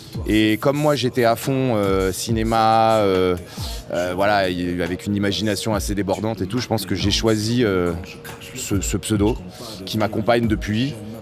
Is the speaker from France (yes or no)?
yes; Paris, Île-de-France, France; pas 100% parisien de toute façon. Ma mère n'a pas grandi à Paris, elle a grandi en Haute-Savoie, mon père est colombien. Mais j'ai été élevé, j'ai grandi quand même à Paris, j'ai fait toute ma scolarité